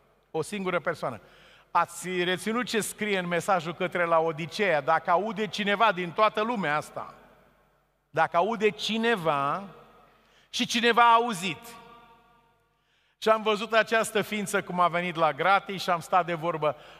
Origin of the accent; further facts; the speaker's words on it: Romania; am spus că sunt pastor și sunt din România și vreau să stau de vorbă cu voi